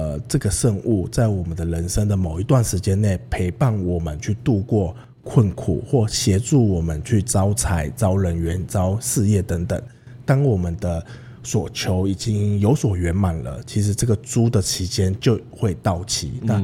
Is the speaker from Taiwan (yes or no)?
yes; Taiwan; 然后尤其又是我们是从台湾来的